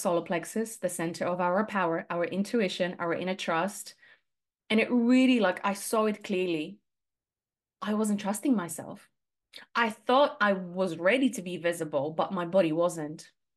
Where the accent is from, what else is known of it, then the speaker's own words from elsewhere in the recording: Poland; English is a second language; So I'm originally from Poland.